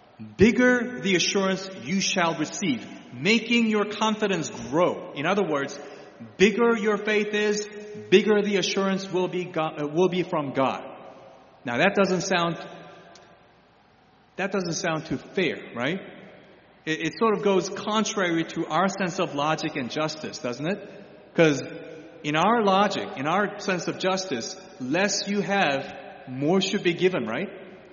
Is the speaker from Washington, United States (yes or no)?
no; Broadview Heights, Ohio, United States; So you're from Rocky River, I'm from Broadview Heights.